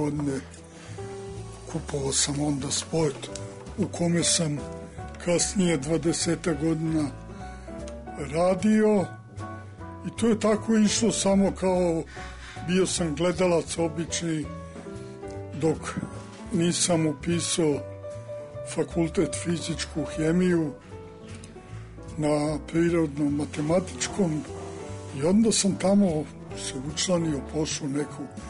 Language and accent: Serbian; Belgrade, Serbia; Ja sam odrastao praktično na Kalemegdanu od 45. godine negde. Lunio sam Kalemegdanom i škola mi je bila 50 metara od Kalemegdana, braća Ribar.